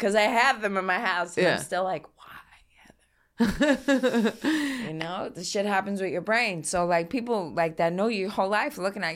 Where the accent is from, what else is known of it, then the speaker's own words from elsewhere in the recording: Gerritsen Beach, New York, United States; I grew up in Garrison Beach